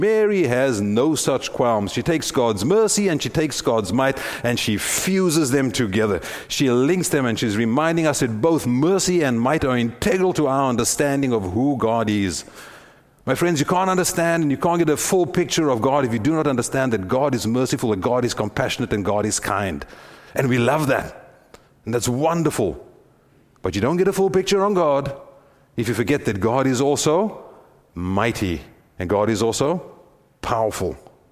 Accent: South Africa; you know that I come from South Africa, and we've got that country to the north that has had this oppressive dictator for almost 40 years.

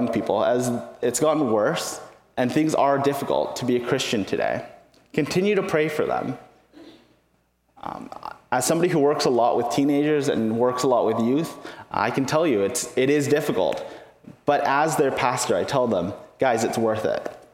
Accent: Vancouver, British Columbia, Canada; growing up in Vancouver as a young person, it is popular to be anything but a Christian.

